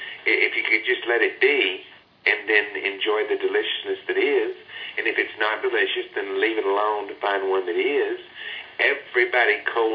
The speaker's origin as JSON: {"language": "English", "country": "Canada", "said": "hey, I'm Canadian."}